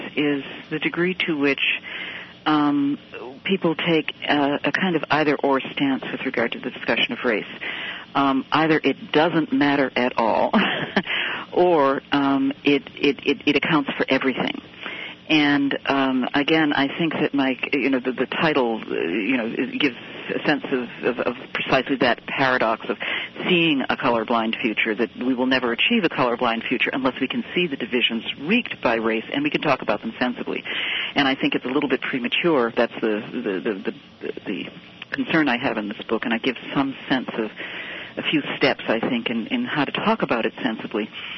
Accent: Massachusetts, United States; I'm from Massachusetts, where we've had two candidates who have managed to have that broad support

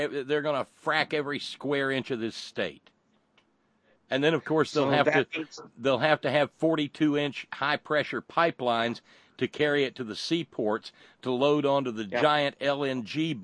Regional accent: Appalachia, United States; Well, I was born in the South, but my God, I was born in the foothills of Appalachia. I've been Appalachian all my life

